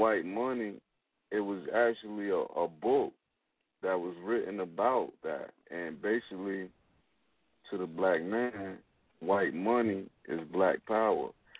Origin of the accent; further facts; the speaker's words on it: Wilmington, North Carolina, United States; You know, I'm an artist from Wilmington, North Carolina.